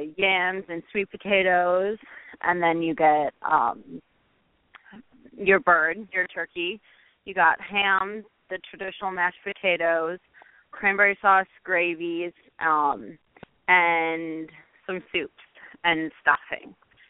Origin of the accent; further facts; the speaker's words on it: Wisconsin, United States; we're from Wisconsin, so brandy and whiskey and bourbons were a big thing